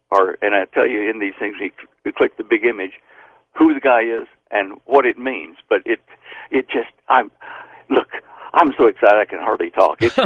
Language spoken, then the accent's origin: English; California, United States; now in Mongolia; And I'm a Californian, but I'm over here working for the oil companies, and I'm in Mongolia at the moment.